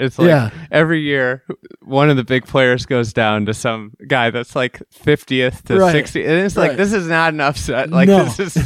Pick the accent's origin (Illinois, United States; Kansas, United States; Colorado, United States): Illinois, United States; We're both from Illinois. We're not a professional golf hotbed